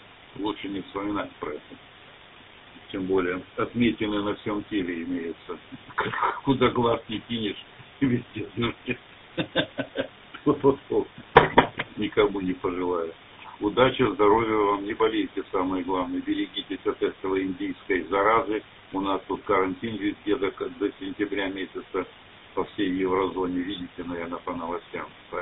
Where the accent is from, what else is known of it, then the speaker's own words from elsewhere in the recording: Saratov, Saratov Oblast, Russia; moved away as an adult; я из Саратова просто уехал, детей забрал. Вот, перебрался в еврозону